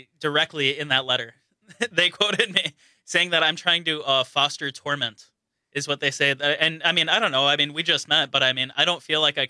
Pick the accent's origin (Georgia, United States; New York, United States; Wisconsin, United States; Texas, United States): Wisconsin, United States; Kenosha; I grew up in Kenosha.